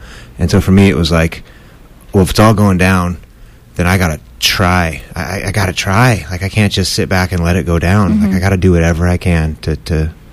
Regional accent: California, United States; now in Chico, United States; I grew up in Orange County, actually, and there's not a lot of environment down there.

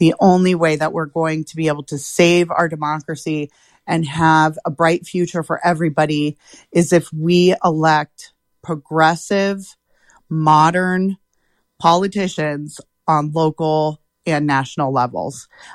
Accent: Paradise, California, United States; also born or lived in Chico; So I am a lifelong Butte County resident. I was born in Chico, raised on the Ridge in Paradise, and then moved back down to Chico as a young adult. And I've been here since.

